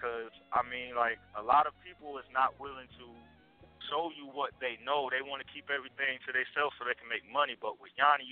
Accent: Raleigh, North Carolina, United States; I'm from Raleigh, North Carolina.

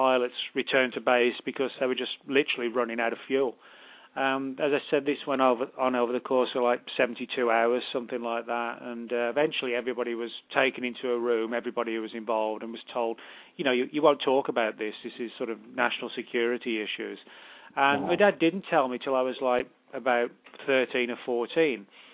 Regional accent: England, United Kingdom; moved away as an adult; now in Dallas, United States; I grew up in England, and we live just outside Dallas. And I've been over lived here, I should say, about 11 years.

